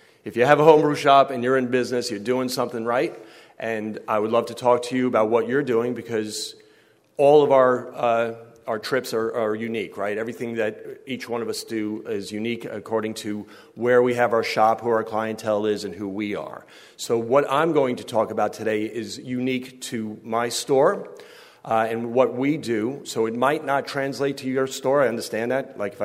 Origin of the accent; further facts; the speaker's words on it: New York City, New York, United States; I'm an Italian from New York City.